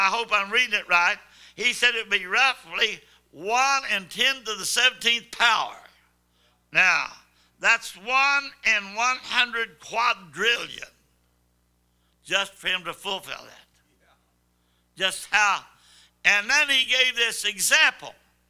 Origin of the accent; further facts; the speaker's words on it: Arkansas, United States; I'm from Arkansas, of course, and I know you feel sorry for me, David.